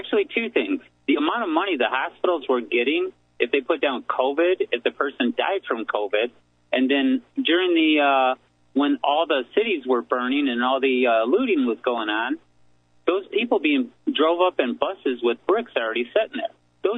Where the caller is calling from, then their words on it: Illinois, United States; I'm from the People's Republic of Illinois.